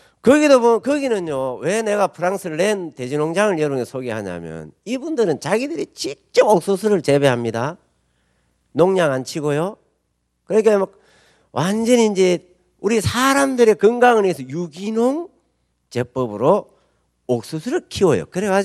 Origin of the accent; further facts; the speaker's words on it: South Korea; 저는 시골에서 자랐어요.